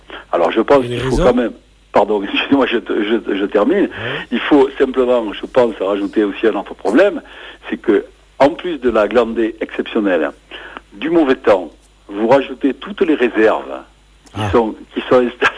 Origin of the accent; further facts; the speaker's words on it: Nouvelle-Aquitaine, France; Ces palombes qui passaient chez nous en Dordogne à des hauteurs absolument incroyables